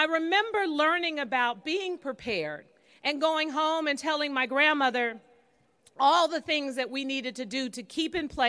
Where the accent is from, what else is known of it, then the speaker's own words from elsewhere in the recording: San Francisco, California, United States; the entire time that I grew up in San Francisco and went to schools like Everett